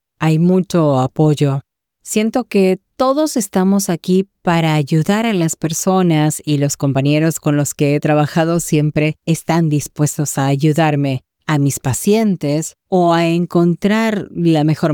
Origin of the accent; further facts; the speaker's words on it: Roanoke, United States; Me mudé de vuelta a la zona. Soy de Roanoke y Huntington.